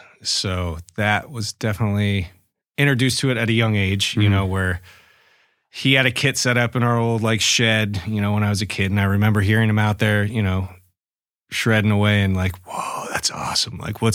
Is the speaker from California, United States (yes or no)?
no; Bend, Oregon, United States; I am from Oregon. Yeah, from Bend, Oregon.